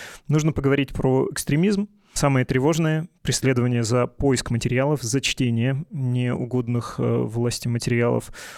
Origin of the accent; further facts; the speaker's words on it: Russia; moved away as an adult; Я когда уезжал из России в 2022 году, я пошел перед тем, как покинуть родину, как мне казалось, ненадолго